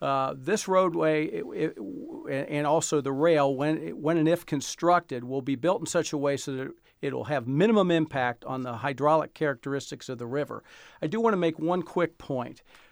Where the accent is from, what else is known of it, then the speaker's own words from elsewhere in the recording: Ohio, United States; I grew up in the Cross County Highway Corridor.